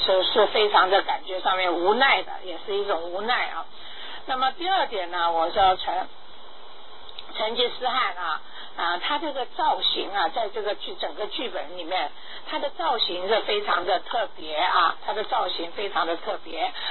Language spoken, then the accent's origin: Chinese; South China, China; 那么这个的确是我们南方，我们中国人呢，比较爱好和平的原因